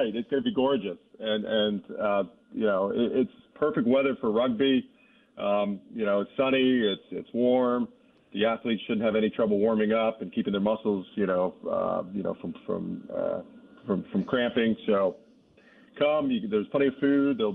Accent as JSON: {"language": "English", "region": "New Hampshire", "country": "United States", "said": "Yeah, great by your standards. I'm from New Hampshire, Newell, so"}